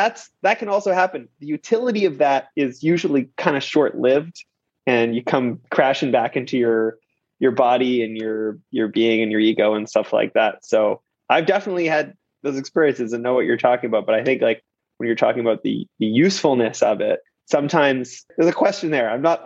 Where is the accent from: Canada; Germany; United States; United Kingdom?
Canada; Quebec; From my hometown. Who's from my home? You know, from Quebec.